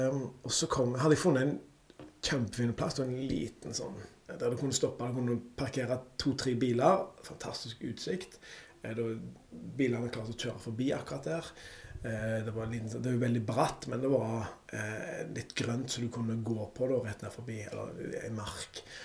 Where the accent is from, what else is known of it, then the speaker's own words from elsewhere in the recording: Skudeneshavn, Rogaland, Norway; Det stemmer, jeg er fra Skundesand, helt sør på Karmøy, vakrest i vest.